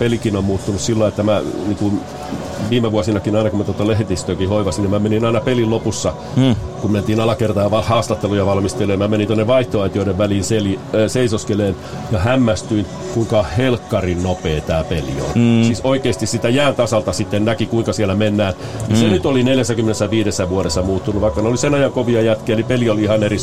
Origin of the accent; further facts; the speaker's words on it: Hämeenlinna, Kanta-Häme, Finland; mä oon hämeenlinnalainen ja mä olen tästä äärimmäisen ylpeä tästä joukkueesta.